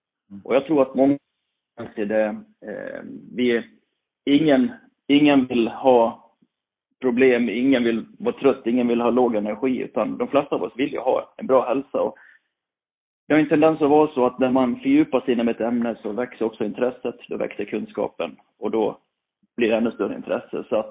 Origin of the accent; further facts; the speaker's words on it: Borlänge, Dalarna County, Sweden; Jag kommer från Borlänge. Kanske hörs på min dialekt.